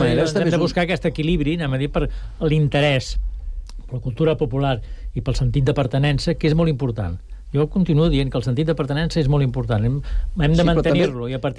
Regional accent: Sant Cugat, Catalonia, Spain; Però el meu poble és Sant Cugat.

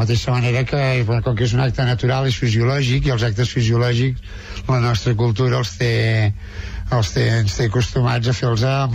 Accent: Barcelona, Catalonia, Spain; Jo que sóc de Sarrià, no?

